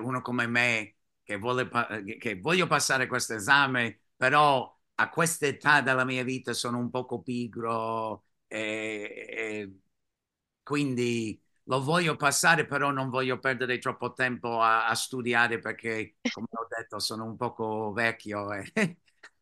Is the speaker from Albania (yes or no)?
no; United States; Italian is a second language; Se vado adesso come un americano, non posso stare più di 3 mesi.